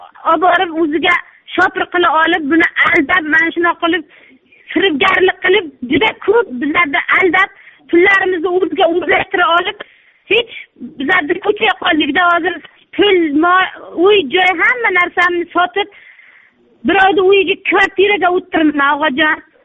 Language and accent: Uzbek; Shahrisabz, Qashqadaryo Region, Uzbekistan; Men Qashqadaryoda Shahrisabz tumanidan … 61 yil tug'ilganman.